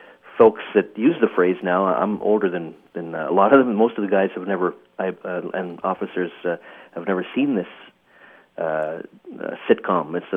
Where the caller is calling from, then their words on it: Ontario, Canada; I'm calling from Ontario, Canada, near Ottawa.